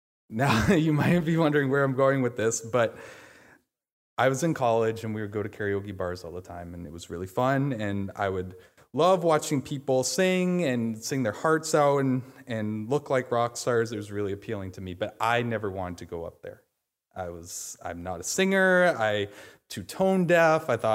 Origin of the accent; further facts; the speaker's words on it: New England, United States; But I'm from New England, so I like the Patriots and Red Sox.